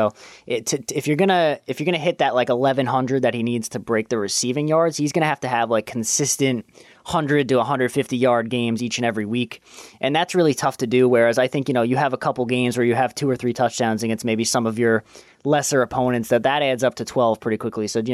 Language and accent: English; East Coast, United States; I grew up on the East Coast, so I didn't get to, like, you know, see some of the legends play.